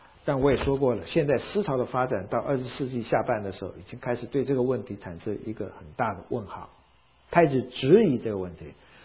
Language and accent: Chinese; China; 在我们中国人的思维方式来讲呢